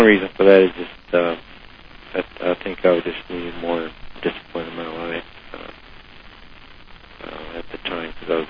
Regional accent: Fort Morgan, Colorado, United States; I was born in November 1915, November 11th. And grew up in a small town of northeast Colorado called Fort Morgan. And was a family of farmers.

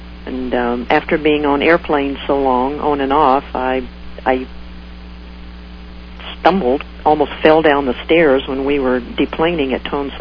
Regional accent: Lake Charles, Louisiana, United States; I actually left from New Orleans. My hometown at the time was in Lake Charles

